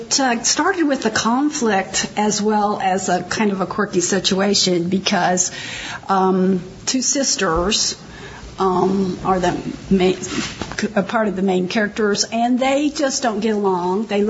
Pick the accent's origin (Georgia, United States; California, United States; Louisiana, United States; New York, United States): Georgia, United States; Stone Mountain; I am from Stone Mountain, Georgia.